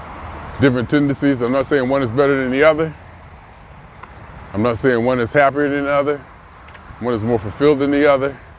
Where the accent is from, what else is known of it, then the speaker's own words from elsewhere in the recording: Ohio, United States; for a 62-year-old black man born and raised in Northeast Ohio that I'm doing pretty good.